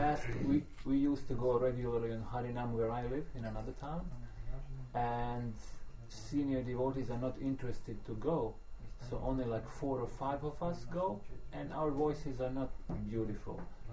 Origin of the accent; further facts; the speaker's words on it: Split, Split-Dalmatia County, Croatia; I'm from Split.